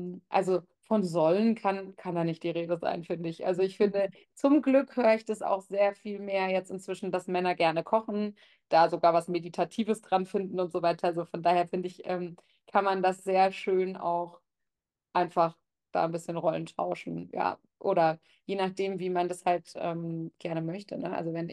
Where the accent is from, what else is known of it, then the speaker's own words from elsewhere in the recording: Frankfurt, Hesse, Germany; ich bin aus Frankfurt Beziehungscoach